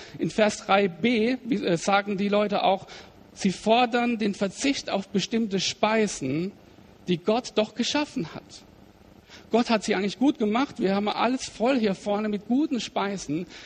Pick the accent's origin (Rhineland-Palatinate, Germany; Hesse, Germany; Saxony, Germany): Rhineland-Palatinate, Germany; das sind meine Heimatkollegen, wo ich herkomme, aus der schönen Pfalz.